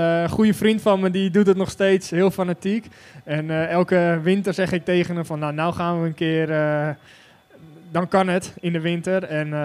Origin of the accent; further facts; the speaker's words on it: Netherlands; Het is voor mij 45 minuten rijden vanaf huis.